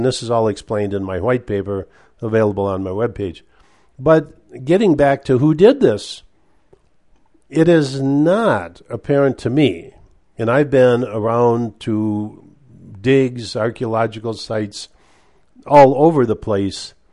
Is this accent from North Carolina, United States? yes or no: no; Minnesota, United States; I grew up in the Iron Range in Minnesota, part of my youth